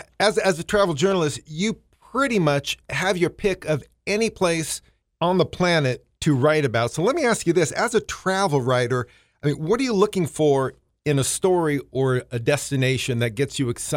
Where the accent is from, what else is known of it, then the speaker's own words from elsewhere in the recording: Fairbanks, Alaska, United States; I've been born and raised in Fairbanks.